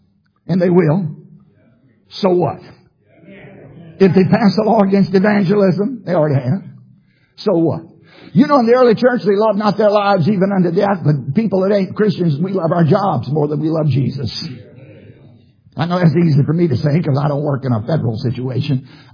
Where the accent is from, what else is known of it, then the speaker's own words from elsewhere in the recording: Virginia, United States; But I grew up in Southside, Virginia, where you could not purchase the good fireworks legally.